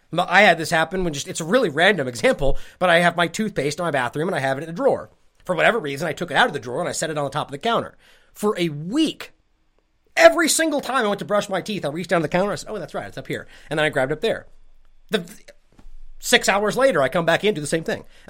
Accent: Sacramento, California, United States; I grew up in Sacramento, it's right in my backyard

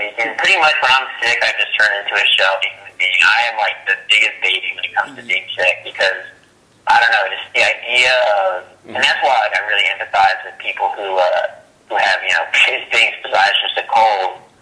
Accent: Los Angeles, California, United States; So first off, I'm from Los Angeles, California. I love L.A. I'm like the biggest L.A. homer in the world.

